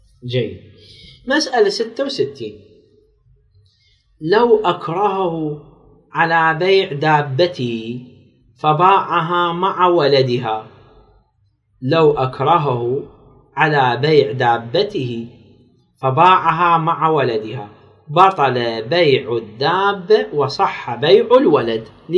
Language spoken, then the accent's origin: Arabic; Iraq; أشكال الجرائم سوى عندنا بالعراق